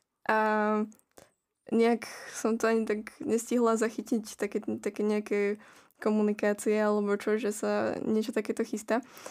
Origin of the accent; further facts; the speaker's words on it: Žilina Region, Slovakia; keďže som až z Kysuc, tak sme dosť skoro ráno išli.